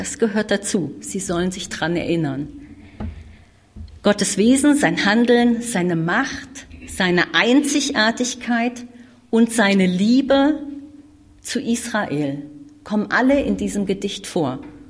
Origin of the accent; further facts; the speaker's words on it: Myanmar; Und bei uns in Myanmar war es auch so, besonders als die Militärherrschaft noch so heftig war